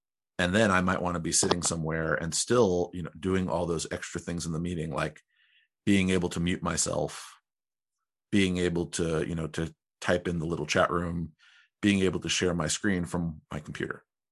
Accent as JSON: {"language": "English", "region": "New York", "country": "United States", "said": "apparently a judge has determined that the state of New York, my home state, cannot force service providers"}